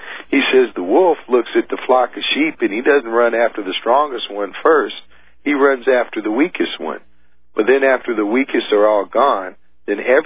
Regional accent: Portland, United States; because I grew up in Portland, and I was a Boy Scout

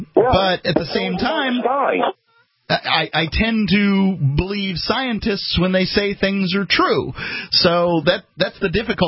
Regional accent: Florida, United States; Yeah, it's rough down in the South. I'm from Florida. I'm familiar with it.

